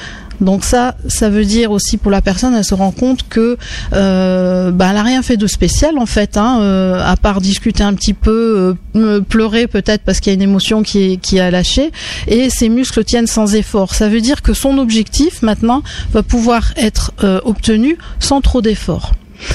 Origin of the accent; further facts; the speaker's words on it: France; Je suis française, et donc.